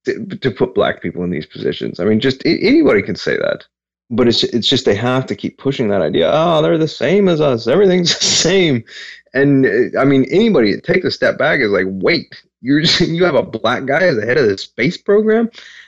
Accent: Columbus, Ohio, United States; In my hometown, Columbus, Ohio, the whites have all moved to the center of the city.

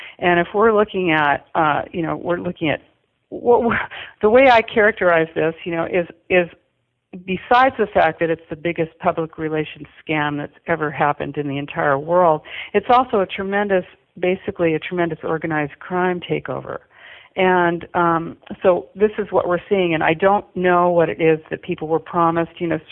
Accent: United States; of course, I'm an American, and, you know, so I look at it from an American point of view

